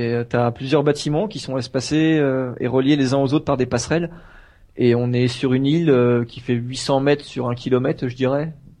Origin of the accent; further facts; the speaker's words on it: Pays de la Loire, France; je viens de Sarthe et je suis en Antarctique